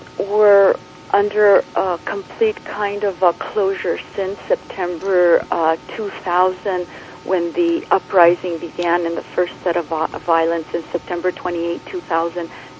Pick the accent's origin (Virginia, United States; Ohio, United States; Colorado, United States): Colorado, United States; Denver; also born or lived in Tripoli, Greece; Well, I'm a Greek born in Tripoli, Greece, and I studied at Hellenic College after growing up in Denver, Colorado.